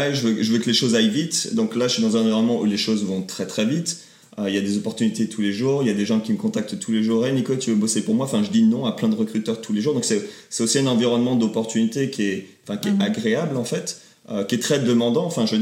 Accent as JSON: {"language": "French", "country": "France", "also_born_or_lived": "Paris", "lives_now": "United States", "said": "on vient de France. Alors, on est né en province, mais on a passé quelques années à Paris."}